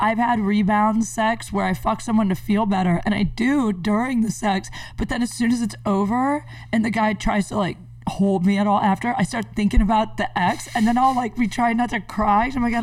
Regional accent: Canton, Ohio, United States; Yeah, Ohio. That's why. I'm from Canton.

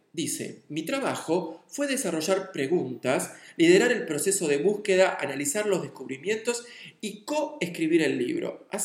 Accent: Buenos Aires, Argentina; cómo somos los porteños

